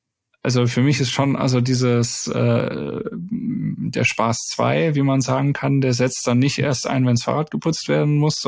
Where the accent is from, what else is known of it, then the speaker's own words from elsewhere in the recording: Wuppertal, North Rhine-Westphalia, Germany; born there; ich bin gebürtig aus Wuppertal, was ja den Ruf hat, durchaus auch schon mal ein übles Regenloch zu sein.